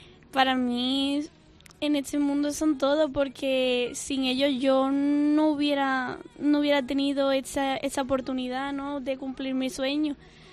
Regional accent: San Fernando, Andalusia, Spain; me subí ya con un público fue con 12 años en la Peña El Chato allí en mi tierra.

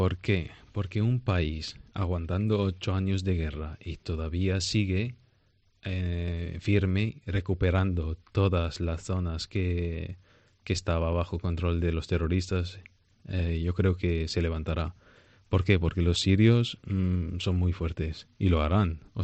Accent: Venezuela; born there; also born or lived in Syria; Salgo a Venezuela, digo, voy a volver a mi país natal.

